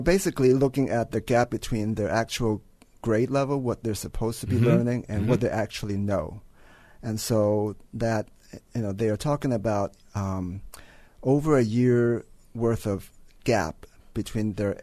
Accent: Texas, United States; I grew up in Texas and going to a public school

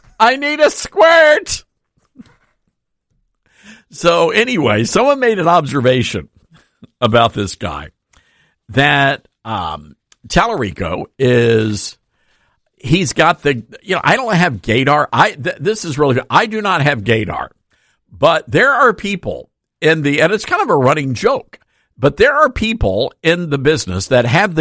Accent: the South, United States; No, I'm a purist. I'm a Southerner. I'm old school.

